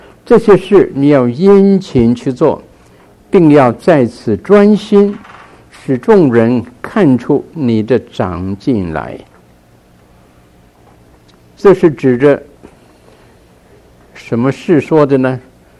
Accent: China; 我们中国人这个从前君主制度的时代，那些臣民向君主是愚忠啊

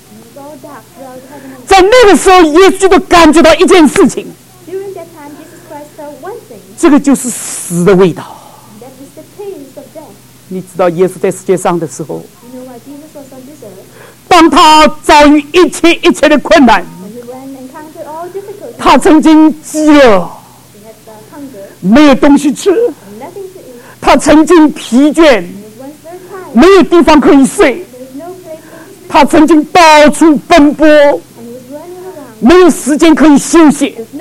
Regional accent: Shanghai, China; 我们都是上海人。

